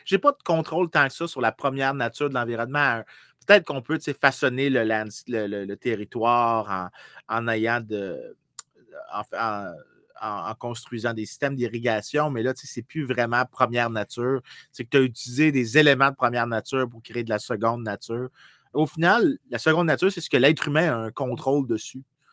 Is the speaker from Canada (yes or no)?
yes; Montreal, Quebec, Canada; j'aime ça taper sur Québec parce que je suis un Montréalais, puis c'est génétique.